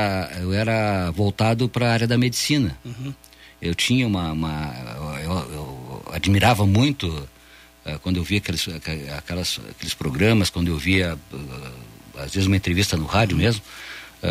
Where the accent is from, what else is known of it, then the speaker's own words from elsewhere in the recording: Cachoeira do Sul, Rio Grande do Sul, Brazil; born there; Não, nasci em Cachoeira do Sul.